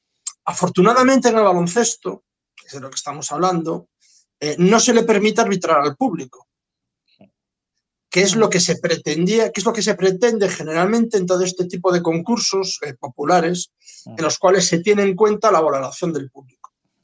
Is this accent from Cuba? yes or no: no; Galicia, Spain; iba a votar por lo que era de mi tierra